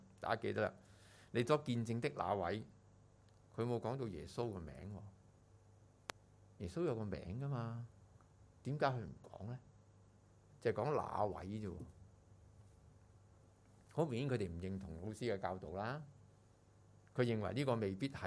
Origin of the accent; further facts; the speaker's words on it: China; 我们中国人有个传统的，就是呢，我们有几千年的帝王时期嘛